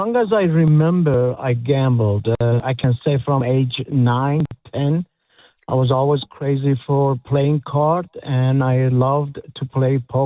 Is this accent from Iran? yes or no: yes; Iran; moved away; I'm Persian.